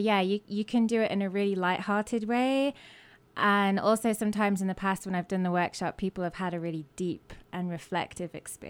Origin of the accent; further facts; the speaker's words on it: East Midlands, United Kingdom; accent: English; It is, yeah. I'm from Lincolnshire.